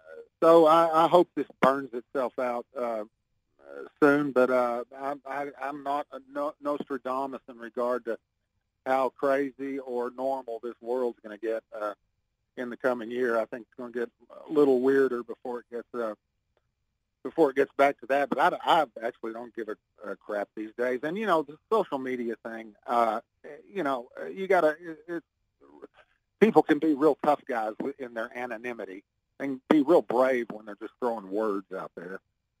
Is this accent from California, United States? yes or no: no; Texas, United States; You know, I grew up in Texas, and man, I heard of Huey Long a long time ago.